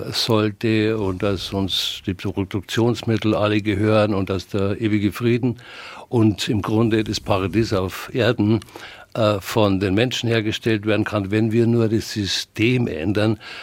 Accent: Bavaria, Germany; Ja, ich bin ja doch anders sozialisiert worden. Die haben keine Ahnung, was wir gerade in Bayern für eine Kultur haben, wenn man unseren christlichen Glauben nicht kennt.

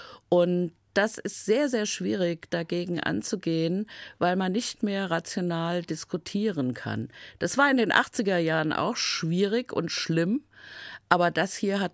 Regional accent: Hesse, Germany; Ich komme ja aus dem Main-Taunus-Kreis.

